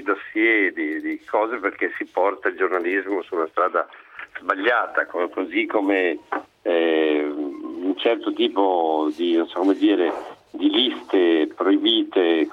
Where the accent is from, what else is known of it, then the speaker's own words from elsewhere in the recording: United States; Sono cresciuto negli Stati Uniti, ho amato quel paese proprio per la libertà assoluta